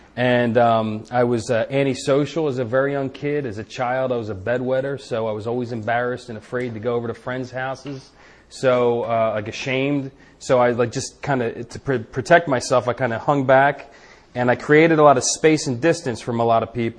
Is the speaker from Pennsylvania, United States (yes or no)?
yes; Philadelphia, Pennsylvania, United States; I grew up in Philadelphia. I'm about 47 years old.